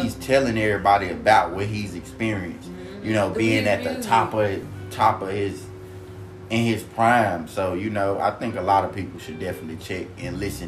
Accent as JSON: {"language": "English", "town": "Chicago", "region": "Illinois", "country": "United States", "tie": "born or raised there", "said": "So where I grew up in Chicago, Englewood, I grew up on 59th and, well, West 60th Place, 59th and Eggleston."}